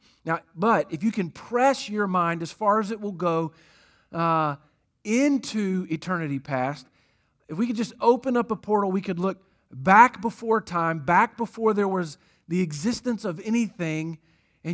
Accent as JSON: {"language": "English", "town": "Jacksonville", "region": "Florida", "country": "United States", "tie": "born or raised there", "said": "and he's born in Jacksonville, Florida, my hometown. All right, he's in a tree somewhere in Jacksonville, and he's hatching."}